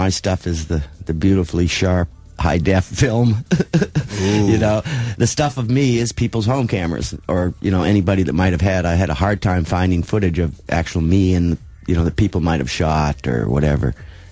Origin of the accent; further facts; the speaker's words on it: New England, United States; I was brought up in New England